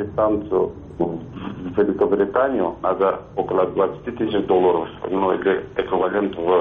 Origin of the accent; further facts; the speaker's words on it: Afghanistan; Я сам как бы родом из Афганистана, я бывал в Великобритании